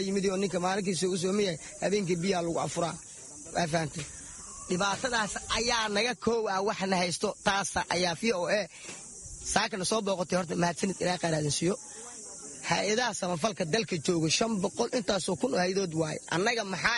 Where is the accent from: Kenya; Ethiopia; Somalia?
Somalia; Bariiri, Lower Shabelle